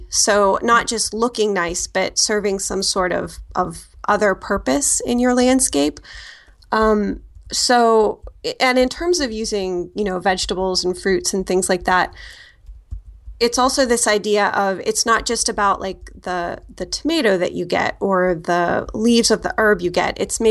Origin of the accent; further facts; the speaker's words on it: Pittsburgh, Pennsylvania, United States; also born or lived in Las Vegas / Seattle; Yeah, I'm from the Pittsburgh area. And then I actually, for 10 or 15 years after college, I lived out, you know, in different places. I lived in Las Vegas for a while, and then I lived in Seattle